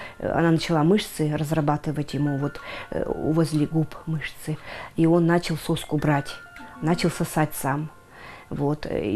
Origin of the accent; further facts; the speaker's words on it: Kurgan Oblast, Russia; У нас в деревне, я выросла в Курганской области, и у нас вот в деревне